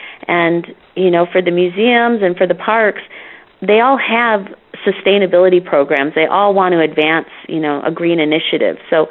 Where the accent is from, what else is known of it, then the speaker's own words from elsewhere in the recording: Michigan, United States; and I'm also working with my home state of Michigan.